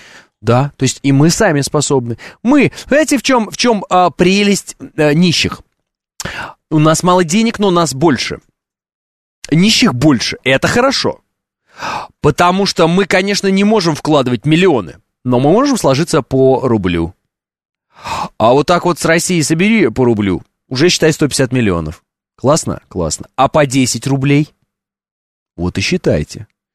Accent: Oral, West Kazakhstan Region, Kazakhstan; born there; Хоть я и родился в Казахстане, но я родился в Уральске

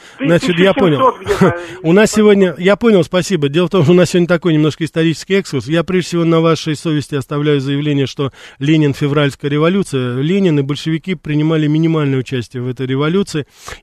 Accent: Russia; хотя я родился и вырос в России, и именно эту страну, именно Россию считаю своей родиной.

